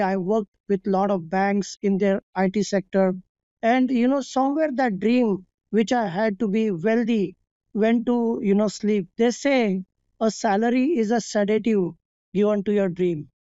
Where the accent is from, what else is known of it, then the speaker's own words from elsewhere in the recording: India; moved away as an adult; now in United States; I come from India, and my parents, my dad is a doctor. My mother was a homemaker. I studied in India, and back in 2005, I came to America